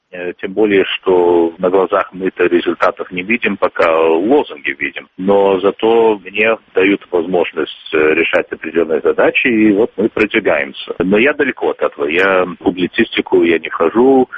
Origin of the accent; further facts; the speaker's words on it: San Francisco, California, United States; now in Russia; Я родился в Сан-Франциско